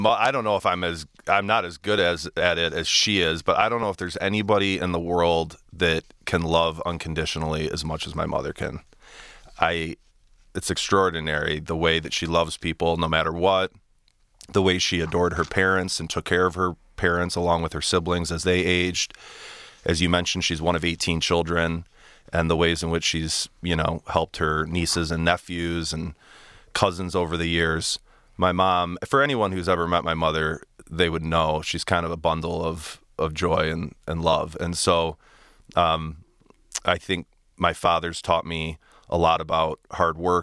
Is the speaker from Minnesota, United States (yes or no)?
no; Birmingham, Michigan, United States; So I grew up in the Birmingham-Bloomfield area, and I went to the same school that my mom and my dad attended, which was Holy Name, and my sister went there as well.